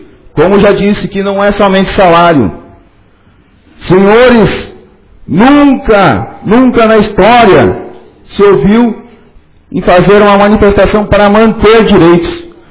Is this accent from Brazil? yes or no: yes; Rio Grande do Sul, Brazil; E não só como servidores, e sim como gaúchos que somos.